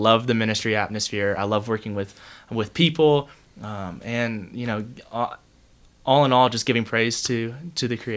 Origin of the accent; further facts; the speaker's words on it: United States; So I grew up in the States, just bouncing around a lot.